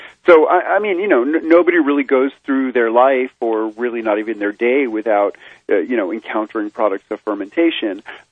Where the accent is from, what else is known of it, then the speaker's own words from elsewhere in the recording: New York City, New York, United States; in my youth, growing up in New York City, I loved sour pickles.